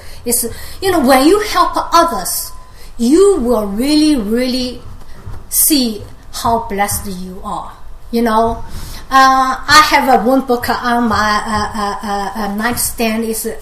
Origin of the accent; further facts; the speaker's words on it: United States; You know, I'm Asian. I'm Chinese American. I can understand a lot of Chinese people the way they are talking.